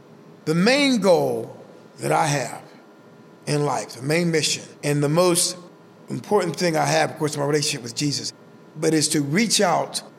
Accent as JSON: {"language": "English", "town": "Pittsburgh", "region": "Pennsylvania", "country": "United States", "tie": "born or raised there", "said": "I'm actually from Homewood, and I grew up in Switzville."}